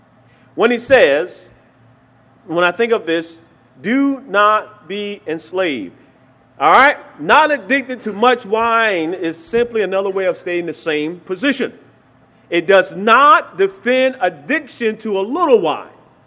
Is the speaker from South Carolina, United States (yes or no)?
yes; South Carolina, United States; I'm from South Carolina. I love meat. From the rooter to the tooter.